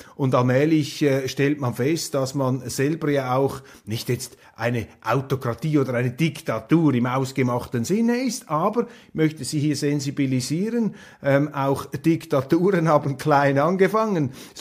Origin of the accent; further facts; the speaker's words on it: Switzerland; mit der man sich auch als Schweizer anfreunden muss.